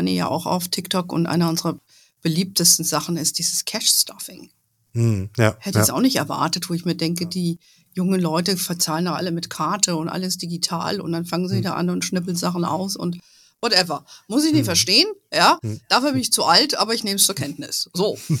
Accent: Hesse, Germany; weil sie in Hessen lebt, wo ich aufgewachsen bin

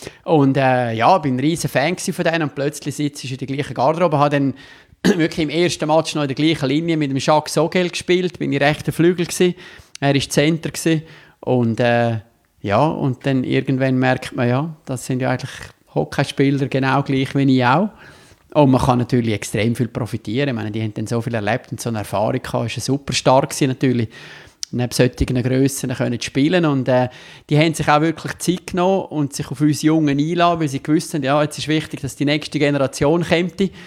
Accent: Davos, Grisons, Switzerland; now in Rapperswil-Jona, Switzerland; Ich bin in Davos geboren und aufgewachsen. Und bin dort früher auch mit Sport, mit Eishockey, aber auch mit Skifahren in Verbindung gekommen. Und wohne jetzt aber im Unterland, wie mir die Bündner sagen, in Rapperswil-Jona.

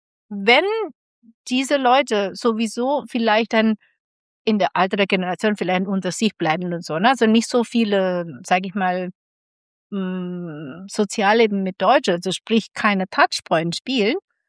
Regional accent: Central Java, Indonesia; Ich stamme aus Java, genau. Java ist noch auch die Hauptinsel und das ist eigentlich auch tatsächlich gut so, weil meine Familie kommt aus Zentraljava. Ich bin aufgewachsen also mit javanischer Küche.

